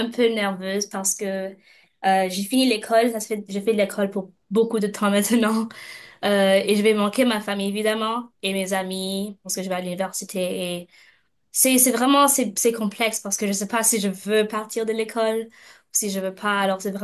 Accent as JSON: {"language": "French", "region": "Saskatchewan", "country": "Canada", "tie": "born or raised there", "also_born_or_lived": "Bamako, Mali"}